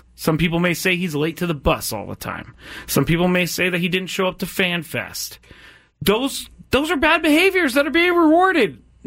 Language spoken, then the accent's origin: English; California, United States; I grew up in the Bay Area. I grew up a Warriors fan.